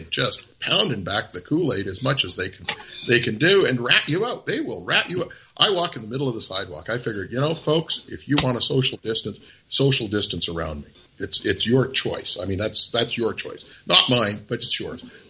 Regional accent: Vancouver, British Columbia, Canada; I grew up born and raised in the Vancouver area. I grew up on a pair of snow skis and a pair of water skis.

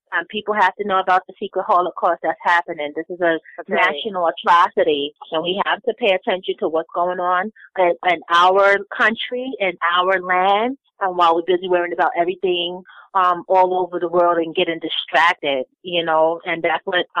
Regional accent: Brooklyn, New York, United States; Born and raised in Brooklyn, New York.

